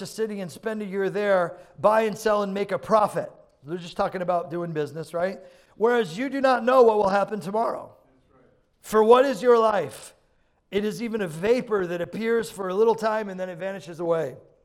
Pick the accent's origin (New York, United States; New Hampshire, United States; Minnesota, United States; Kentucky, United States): New York, United States; When I was in New York, and so many of us were enjoying the trip and all the rest, of course, it was, my hometown, so there's a lot of memories there.